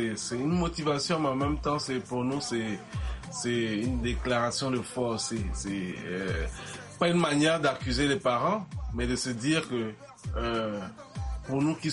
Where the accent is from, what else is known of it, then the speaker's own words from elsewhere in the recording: Togo; On a de la famille au Togo. Au Togo, autant pour moi. Et on a un peu de la famille au Togo aussi. Et nous, on a grandi au Togo particulièrement.